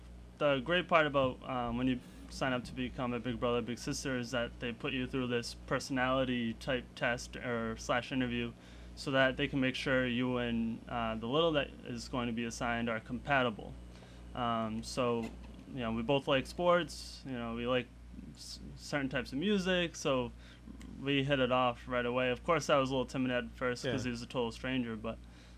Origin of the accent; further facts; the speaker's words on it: Lowell, Massachusetts, United States; Yeah, I mean, well, I grew up in Lowell, and I love Lowell.